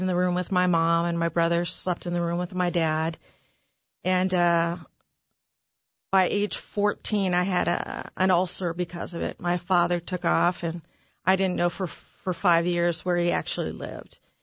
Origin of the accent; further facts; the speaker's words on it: Los Angeles, California, United States; also born or lived in Toronto, Canada; No, I grew up in Los Angeles.